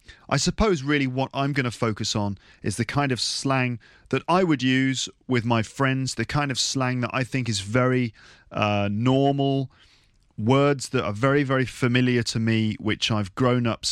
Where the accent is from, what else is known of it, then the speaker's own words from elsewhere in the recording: London, United Kingdom; also born or lived in Birmingham / Liverpool; I'm from London, but I've also lived in Birmingham. So I've spent 4 years of my life in Liverpool.